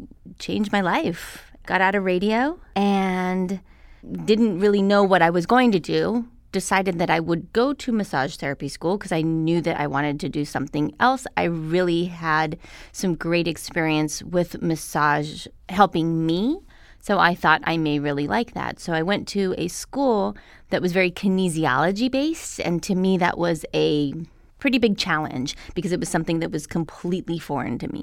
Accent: Albuquerque, New Mexico, United States; I came from Albuquerque, New Mexico.

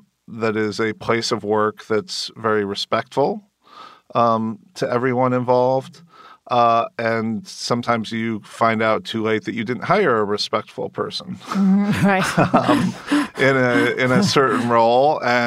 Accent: Rockford, Illinois, United States; You know, I grew up in Rockford, Illinois. You're from the Midwest too.

